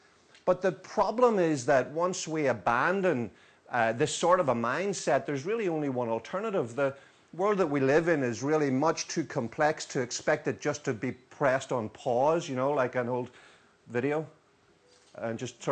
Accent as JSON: {"language": "English", "region": "Northern Ireland", "country": "United Kingdom", "lives_now": "United States", "said": "I'm from Northern Ireland, where weather means 47 different types of rain. but I now live in the US."}